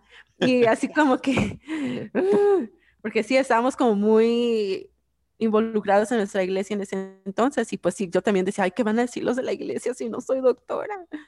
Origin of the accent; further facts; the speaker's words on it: Sylmar, California, United States; also born or lived in Guadalajara, Mexico; nací en Sylmar, California, y mi familia se mudó mucho entre el Valle, así en North Hollywood, pero también nos fuimos a México, en Guadalajara, y ahí viví, fui a la escuela y viví ahí como on and off varios años